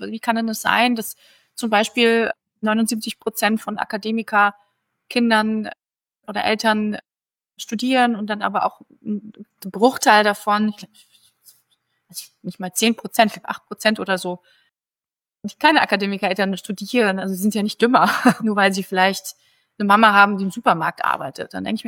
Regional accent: Germany; ich bin halt in Deutschland geboren, das ist ja schon ein Privileg.

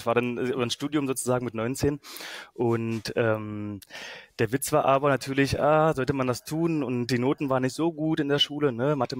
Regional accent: Schönebeck, Saxony-Anhalt, Germany; Bin groß geworden in der Nähe von Magdeburg, Schönebeck an der Elbe. Es war ein kurzer Weg, vielleicht so 10 Kilometer entfernt. Also hatte ich schon so einen Bezug zu einer größeren Stadt.

